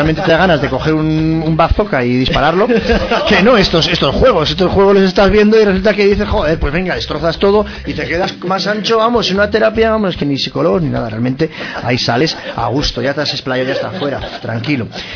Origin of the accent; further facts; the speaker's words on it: Irun, Basque Country, Spain; yo que soy de Irún, pues yo soy más, yo siempre digo más que los de Irún también somos navarros